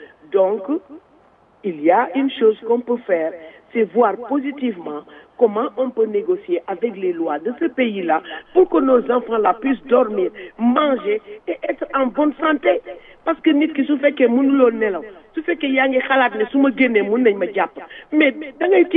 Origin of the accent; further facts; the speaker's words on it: Senegal; Parce que nous sommes des Sénégalais. Nous sommes des Sénégalais.